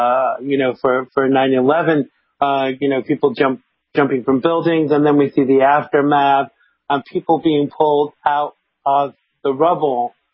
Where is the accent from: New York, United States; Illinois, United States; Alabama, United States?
New York, United States; New York City; being a New Yorker myself. And I wasn't, you know, fortunately, I wasn't in New York, when 9/11 occurred.